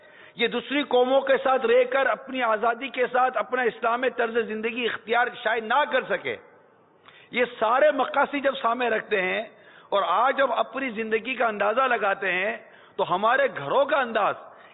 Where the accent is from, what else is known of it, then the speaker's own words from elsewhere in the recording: Karachi, Sindh, Pakistan; born there; اسی ریاست میں پیدا ہوا ہوں، میری اپنی پیدائش باب المدینہ کراچی کی ہے، تو میں ایک ایسے ملک میں پیدا ہوا ہوں